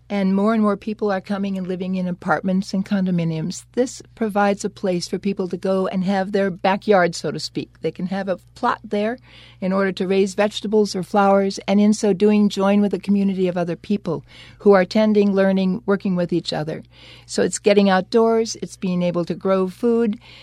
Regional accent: Minnesota, United States; I grew up in Minnesota, and I used to go down to Grandpa's farm in Iowa, and I ended up not having that skill set.

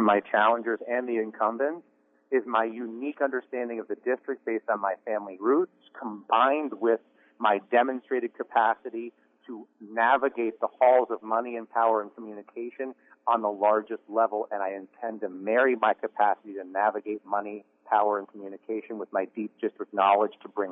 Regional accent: Saranac Lake, New York, United States; I was born and raised in Saranac Lake, that I am a graduate of Saranac Lake High School, that my original ancestors came to the district in the mid-1700s

